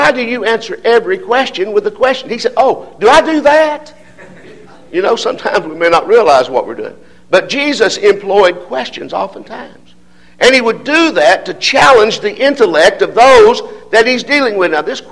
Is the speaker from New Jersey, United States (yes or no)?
no; Signal Mountain, Tennessee, United States; I grew up on Signal Mountain, Tennessee, and had four sisters and two closets.